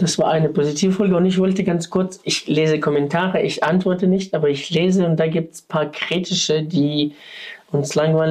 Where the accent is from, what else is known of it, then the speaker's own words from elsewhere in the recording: Ukraine; German is a second language; now in Germany; ja, ich bin Ukrainer